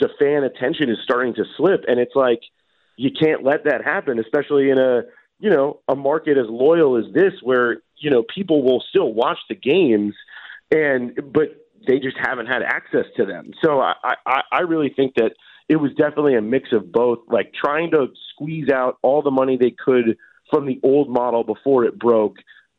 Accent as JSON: {"language": "English", "region": "Oregon", "country": "United States", "tie": "born or raised there", "said": "You talk about how we're the same age. I mean, how many we grew up in Oregon."}